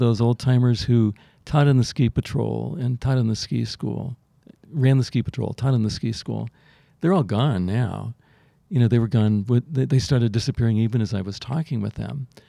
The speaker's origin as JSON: {"language": "English", "region": "Colorado", "country": "United States", "tie": "born or raised there", "also_born_or_lived": "Northwest", "said": "I grew up in Colorado. I love the Colorado mountains. I did some park rangering in the Northwest."}